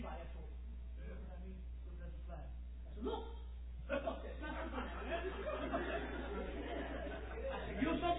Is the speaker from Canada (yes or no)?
no; New York, United States; Knowing me, I'm from New York, you know, you don't know me.